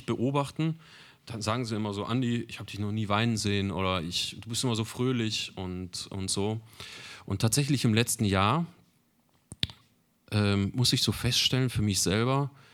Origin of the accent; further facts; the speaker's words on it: North Rhine-Westphalia, Germany; Also ich komme aus Ostwestfalen und bin dann hier mal hergezogen.